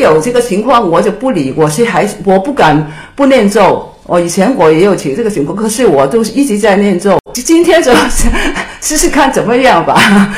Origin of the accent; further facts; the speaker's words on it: Hong Kong; 我是香港的